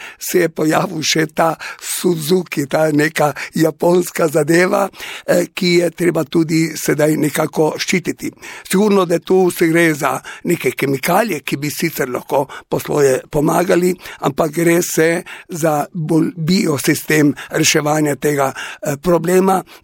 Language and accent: Slovenian; Goriška Brda, Gorizia, Slovenia; Verjamte, mnogi so me prašali, odkje sem, no in sigurno sem rekel iz Brd.